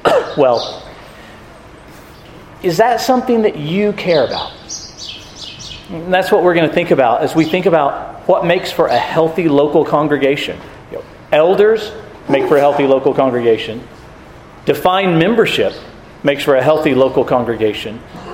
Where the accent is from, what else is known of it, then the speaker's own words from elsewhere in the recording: United States; as an American, I don't think, oh, that's talking about some other part of the world. If you've ever looked at a globe, where I live on the east coast of North America is just about as far as you can get from Jerusalem and Palestine